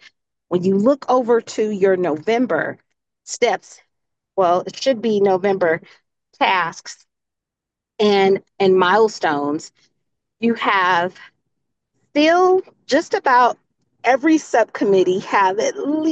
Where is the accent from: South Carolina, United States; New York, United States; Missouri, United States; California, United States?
Missouri, United States; So I wanna cheer loud and proud from Missouri, my hometown